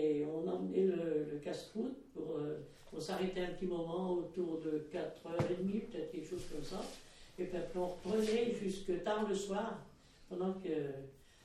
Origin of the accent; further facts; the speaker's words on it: Cluny, Bourgogne-Franche-Comté, France; born there; Je suis née à Cluny.